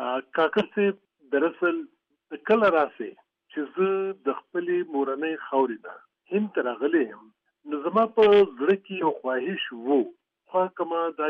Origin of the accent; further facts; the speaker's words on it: Barikot, Khyber Pakhtunkhwa, Pakistan; also born or lived in Swat; او څو وخت چې د پنځه شپږو میاشتو وم نو د سوات منګورې ته زموږ کډه راغله او زما شاوخوا د څلور پنځو کالو په عمر کې زموږ بیارانو تاریخي ښار بریکوټ ته نو ما خپل لومړني کلونه